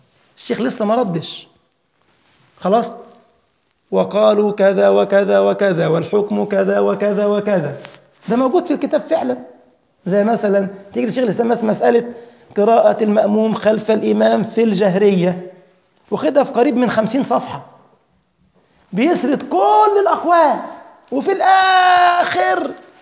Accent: Egypt; أحد الأطباء المشهورين عندنا في مصر يقول في علاج الصداع النفسي

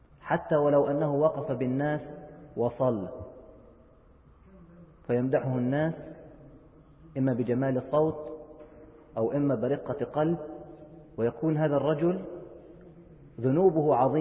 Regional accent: Palestine; عندنا في فلسطين على ما أذكر كان يغرف الرجل غرفة من التراب ويعثرها في وجه المعتدي

